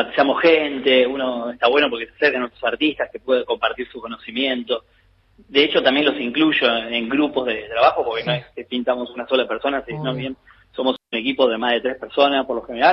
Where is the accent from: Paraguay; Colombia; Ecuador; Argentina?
Argentina; Caseros, Buenos Aires Province; now in Buenos Aires, Argentina; Yo soy oriundo de Caseros.